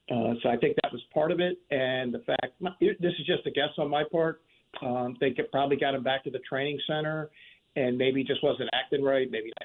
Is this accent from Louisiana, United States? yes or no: no; Baltimore, Maryland, United States; look, I'm going and I love it. It's my hometown.